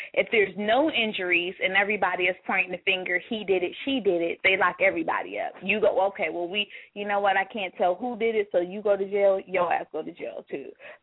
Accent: Inglewood, California, United States; But growing up, like, I grew up in Inglewood, right? I'm from California.

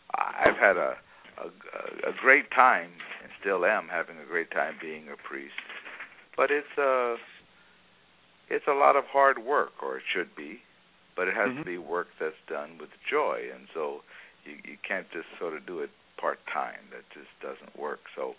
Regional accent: Texas, United States; Well, I'm a Texan. I grew up here in Texas, and I'm rather one of a dying breed.

